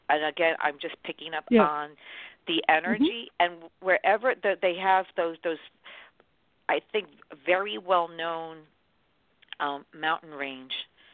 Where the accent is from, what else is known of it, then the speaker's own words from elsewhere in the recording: New York, United States; It's in one of the Carolinas, and I'm from New York, so you have to help me.